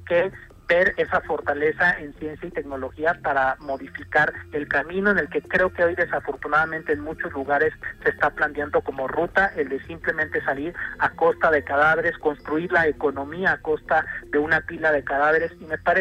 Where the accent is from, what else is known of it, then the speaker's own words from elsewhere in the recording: Mexico; Estamos también acostumbrados como mexicanos a que nos vienen a organizar